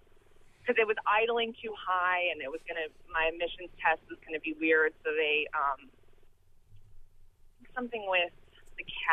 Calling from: Champaign, Illinois, United States; I'm calling from Champaign.

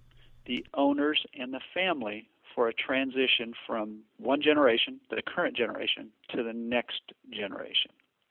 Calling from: Chico, California, United States; Actually, from Chico, California.

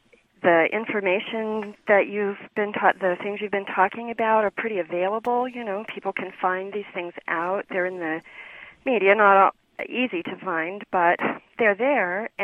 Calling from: Urbana, Illinois, United States; I'm calling from Urbana.

